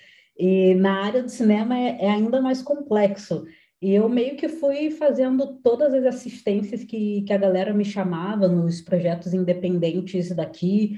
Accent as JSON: {"language": "Portuguese", "town": "Angra dos Reis", "region": "Rio de Janeiro", "country": "Brazil", "tie": "born or raised there", "moved": "as an adult", "said": "Eu me mudei de Angra dos Reis, que é a minha cidade natal, para Porto Alegre em 2014."}